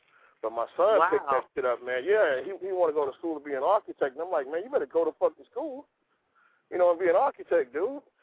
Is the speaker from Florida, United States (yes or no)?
no; Houston, Texas, United States; I'm from Houston, but I'm national.